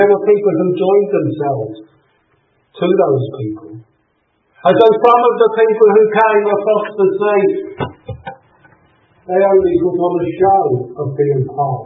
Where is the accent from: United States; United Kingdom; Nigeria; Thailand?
United Kingdom; I'm a British. I was born into a Christian country. I go to church.